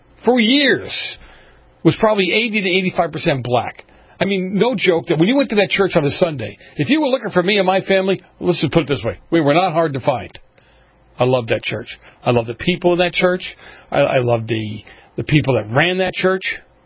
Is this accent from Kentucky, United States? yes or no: no; Boston, Massachusetts, United States; And I'm sure where I grew up, in the area that I grew up in Boston, I probably had a majority of the same issues that I had in black communities. It was a very, very poor community.